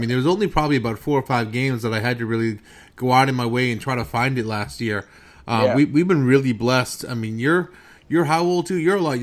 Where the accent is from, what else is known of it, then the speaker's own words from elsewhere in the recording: Boston, Massachusetts, United States; now in Tennessee, United States; People who know me, I'm from the Boston area.